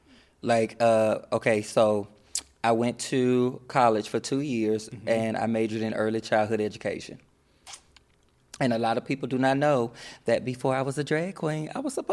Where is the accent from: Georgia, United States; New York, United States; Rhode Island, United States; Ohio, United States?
Georgia, United States; Sparta; But I grew up in Sparta, Georgia. Very, very small town, deep in the country, like middle Georgia. It's next to like Macon and Augusta.